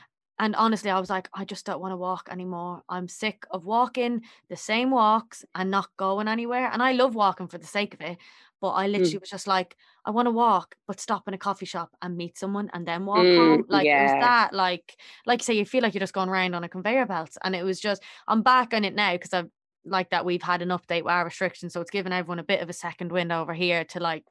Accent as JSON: {"language": "English", "country": "Ireland", "said": "I'm proud Irish as well."}